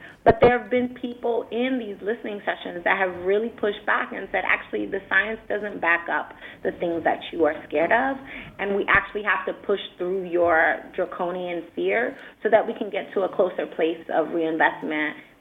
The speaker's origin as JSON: {"language": "English", "region": "New York", "country": "United States", "said": "As a New Yorker, it pains me to be behind our sports rivals like California and Massachusetts."}